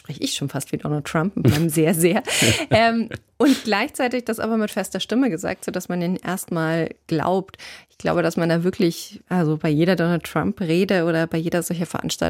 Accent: Southern Germany, Germany; ich bin aus Süddeutschland wirklich an den Bergen aufgewachsen

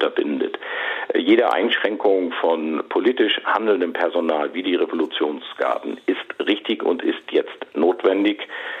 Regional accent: Schleswig-Holstein, Germany; Ich komme ja aus Schleswig-Holstein

